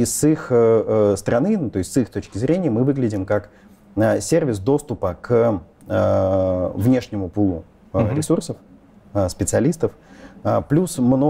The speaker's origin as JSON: {"language": "Russian", "region": "Moscow", "country": "Russia", "tie": "born or raised there", "said": "Я 76-го года рождения. И детство провел в Москве, обычное, в обычной семье"}